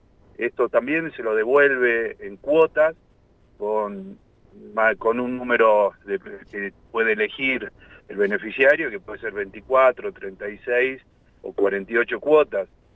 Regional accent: Tucumán, Argentina; yo soy del interior de Tucumán, me toca recorrer estas tres provincias

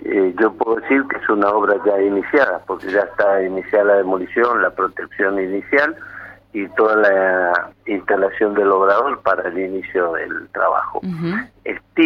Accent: Argentina; a mí me duelen como argentino, no como peronista.

